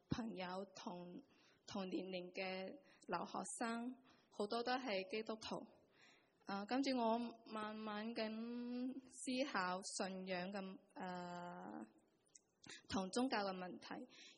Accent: Zhongshan, Guangdong, China; moved away as an adult; also born or lived in Singapore; 我系嚟自广东中山，从细咧就接受中国共产党。党主义的教育，对宗教啊信仰冇咩认识

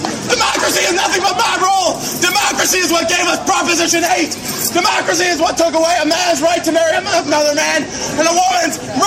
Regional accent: the South, United States; You know where I come from? You people ruin the South. I'm from the South.

